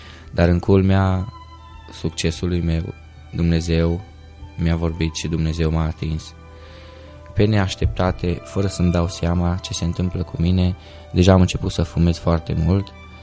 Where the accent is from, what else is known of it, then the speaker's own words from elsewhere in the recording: Zalău, Sălaj County, Romania; born there; sunt dintr-o familie de creștini baptiști, m-am născut în Zalău, părinții mei m-au dus la biserică încă de mic.